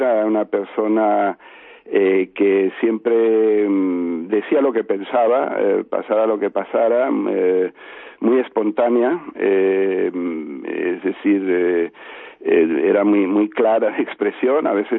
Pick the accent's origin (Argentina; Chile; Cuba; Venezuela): Venezuela; born there; eso yo lo viví en Venezuela, donde yo nací, ¿no? Y donde conocí a muchos compañeros de mis padres.